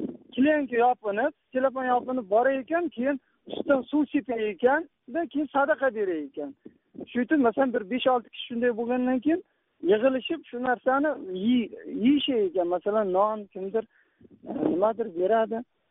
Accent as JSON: {"language": "Uzbek", "town": "Qamashi", "region": "Qashqadaryo Region", "country": "Uzbekistan", "said": "Men Qashqadaryodanman. Qamashdan qishloqlardan."}